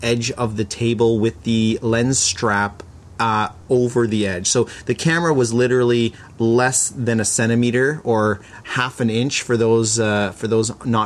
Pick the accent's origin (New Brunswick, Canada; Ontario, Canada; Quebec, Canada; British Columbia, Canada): Ontario, Canada; Toronto; moved away; Growing up in Toronto, baseball was big, and I went to a lot of games.